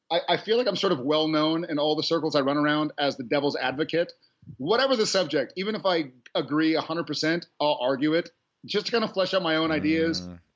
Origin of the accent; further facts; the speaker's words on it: Texas, United States; We kind of met and it was sort of like, hey, where are you from? Texas. Where are you from? Texas.